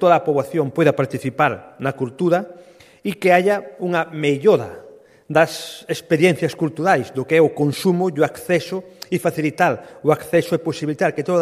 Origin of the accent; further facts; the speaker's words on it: Galicia, Spain